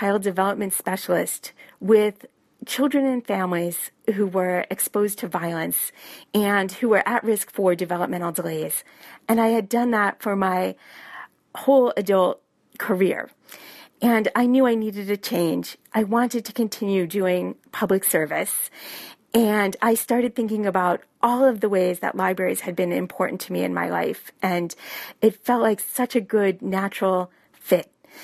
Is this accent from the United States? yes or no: yes; New York, United States; also born or lived in Brooklyn / Boston; I grew up in Brooklyn for the first half of my childhood, and then in a small town in upstate New York the second half. Oh, and then I spent about close to 30 years living in Boston before moving out to Western Mass.